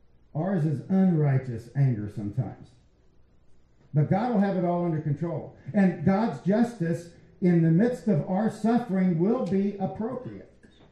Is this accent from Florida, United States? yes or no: yes; Florida, United States; I grew up in Central Florida.